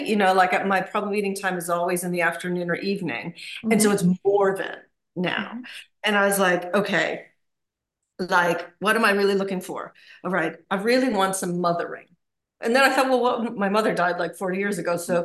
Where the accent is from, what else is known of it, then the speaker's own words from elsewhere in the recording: United States; now in New Zealand; So I was born in the States and I live in New Zealand now.